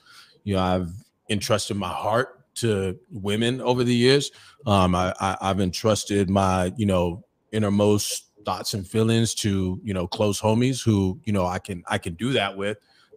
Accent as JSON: {"language": "English", "town": "Oceanside", "region": "California", "country": "United States", "tie": "born or raised there", "said": "I grew up on the East Side, and you know, we had East Side Crips, we had the Mexican Pozole gang, and you know, it was active"}